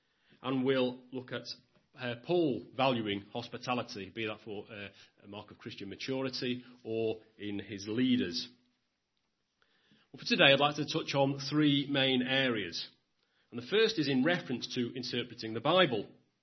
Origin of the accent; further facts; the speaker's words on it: England, United Kingdom; I get to my cultural background. I'm an Englishman. An Englishman's home is his castle.